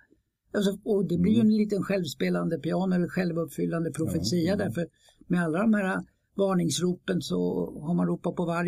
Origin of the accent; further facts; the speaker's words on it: Stockholm, Stockholm County, Sweden; jag är uppvuxen i Hökarängen, 70 kvadratmeter, en fyra, sju personer, alltså mamma, pappa och fem barn.